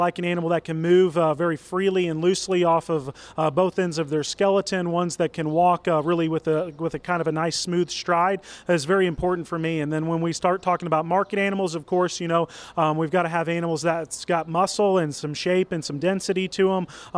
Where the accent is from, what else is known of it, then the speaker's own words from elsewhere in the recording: Marshall, Illinois, United States; I'm from Marshall, Illinois.